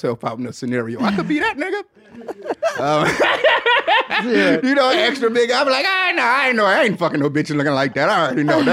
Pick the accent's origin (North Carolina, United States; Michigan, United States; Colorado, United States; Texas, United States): Michigan, United States; Detroit; Yeah, me too. I'm from Detroit.